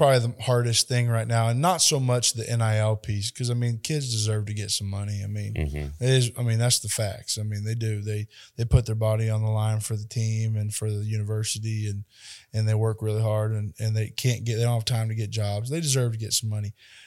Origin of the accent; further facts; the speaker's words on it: Florida, United States; born there; I was born in Florida.